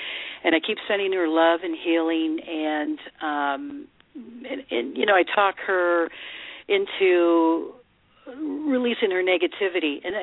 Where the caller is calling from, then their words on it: California, United States; I'm calling from 805.